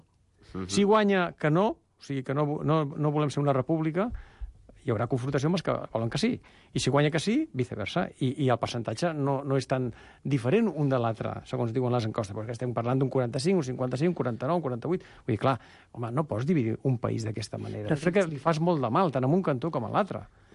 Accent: Catalonia, Spain; jo soc català, no?

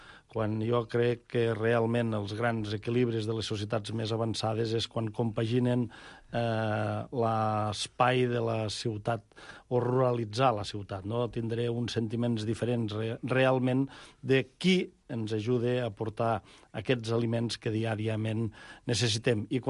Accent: La Palma d'Ebre, Catalonia, Spain; quan jo des d'aquest racó del Priorat de Margalef o del meu poble de la Palma d'Ebre em llevo

